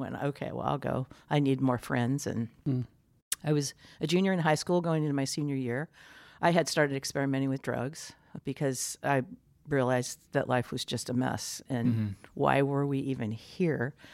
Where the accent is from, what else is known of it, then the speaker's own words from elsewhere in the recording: California, United States; I had, growing up in Southern California, a bunch of my friends were Jewish.